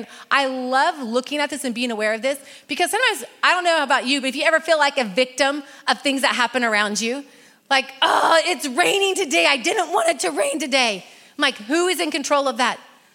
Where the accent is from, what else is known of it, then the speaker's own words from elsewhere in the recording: California, United States; I grew up in Northern California on the coast, and it rained all the time.